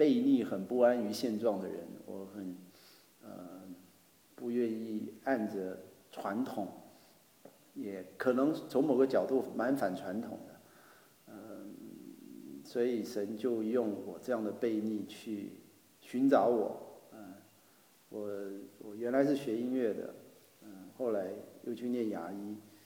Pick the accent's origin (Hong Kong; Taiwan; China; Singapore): Taiwan; 我在台湾出生长大，我今年49岁，然后我是在基督教家庭长大，但是我其实没有真的信